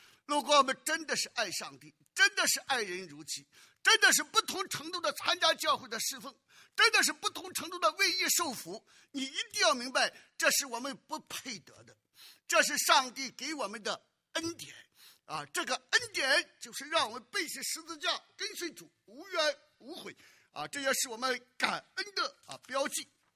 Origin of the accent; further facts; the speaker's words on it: Shandong, China; 我小的时候在山东老家，哎，每年过春节的时候，爸爸妈妈都要献祭